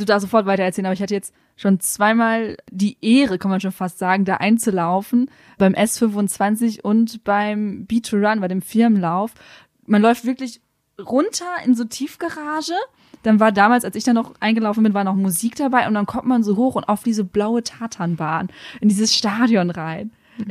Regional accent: North Rhine-Westphalia, Germany; Ich komme aus dem Münsterland, auch ein NRW-Kind.

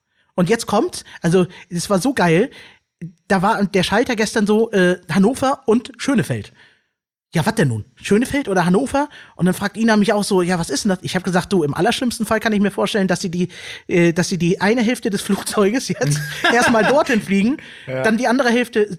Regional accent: Turkey; also ich bin Türke

